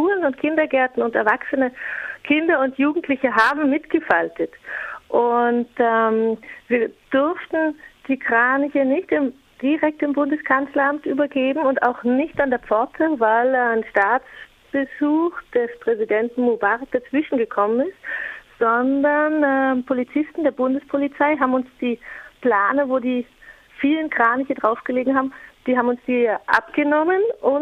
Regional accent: Germany; now in Austria; Weil ich selber Deutsche bin, die vor 4 Jahren nach Österreich gegangen ist

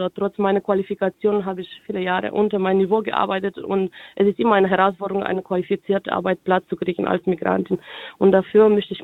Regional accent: Romania; ich komme aus Rumänien.

